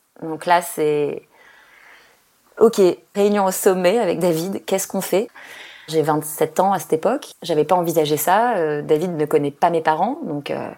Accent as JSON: {"language": "French", "country": "France", "said": "oui, je suis française."}